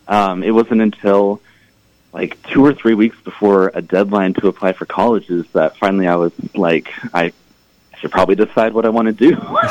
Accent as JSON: {"language": "English", "town": "Hutchinson", "region": "Kansas", "country": "United States", "said": "Yeah, I'm from Hutchinson, Kansas, originally."}